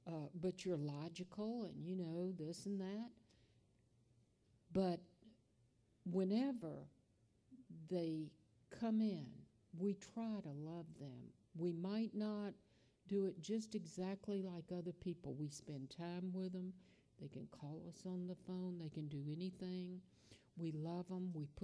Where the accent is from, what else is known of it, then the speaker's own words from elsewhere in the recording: Scotland, United Kingdom; I'm Scottish, just like some of these Scotties are in here.